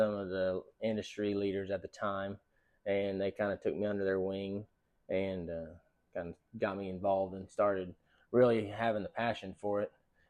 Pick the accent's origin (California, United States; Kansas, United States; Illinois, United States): Kansas, United States; St. Francis; now in Texas, United States; I'm originally from St. Francis, Kansas. I'm 38 years old, and I've lived in Texas for over 15 years.